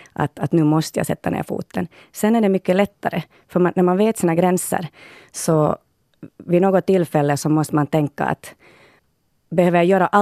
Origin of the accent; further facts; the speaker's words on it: Finland; now in Sweden; vi är så många från Finland